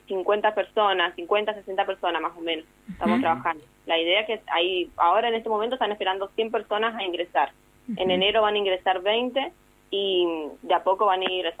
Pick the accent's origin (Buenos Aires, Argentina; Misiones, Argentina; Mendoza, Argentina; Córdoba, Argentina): Mendoza, Argentina; Guaymallén; De acá, nosotros somos de Guaymallén.